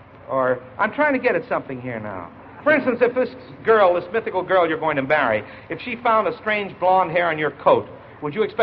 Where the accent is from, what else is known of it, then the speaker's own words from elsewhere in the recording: Pennsylvania, United States; I'm from Pennsylvania, and I never heard of that.